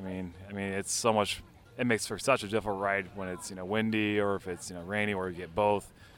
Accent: Dixon, Illinois, United States; now in Marion, United States; I live over in Marion, Iowa, but I'm originally from Dixon, Illinois.

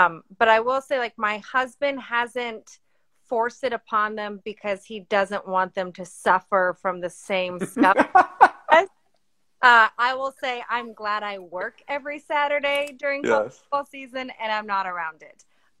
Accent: New York, United States; I grew up in New York.

